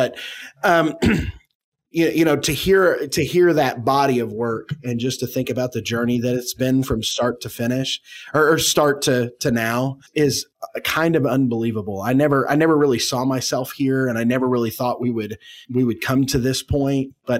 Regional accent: Oklahoma City, Oklahoma, United States; I'm originally from the Oklahoma City area. I graduated from Putnam City High School.

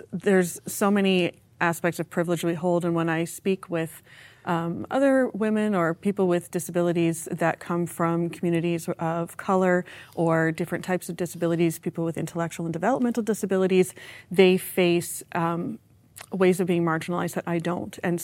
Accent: Canada; I'm Canadian. I'm a woman. I'm disabled.

